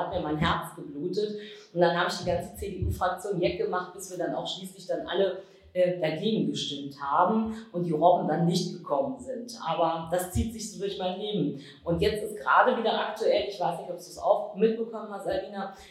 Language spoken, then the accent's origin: German; Kirchheim, Germany; Ich kann mal vielleicht einfach ein Beispiel aus meinem Heimatort in Kirchheim nennen.